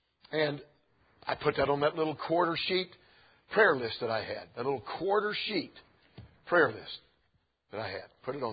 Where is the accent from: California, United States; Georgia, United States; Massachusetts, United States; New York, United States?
Georgia, United States; So I just sat down there, looked across and said, hello … I'm from Georgia.